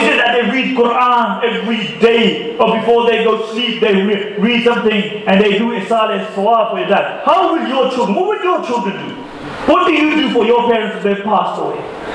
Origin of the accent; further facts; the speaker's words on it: Pakistan; We Pakistanis don't like to do small things.